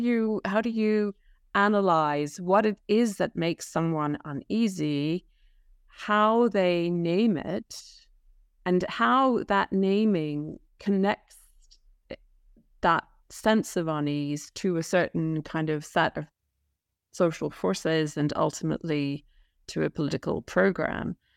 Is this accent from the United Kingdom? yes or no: yes; England, United Kingdom; I grew up in England and in the, and I was a teenager in the 1970s, I was a university student in the 1980s